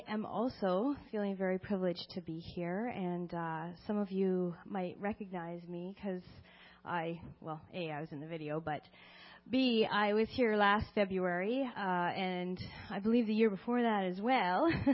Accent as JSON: {"language": "English", "region": "British Columbia", "country": "Canada", "tie": "born or raised there", "said": "I grew up in British Columbia."}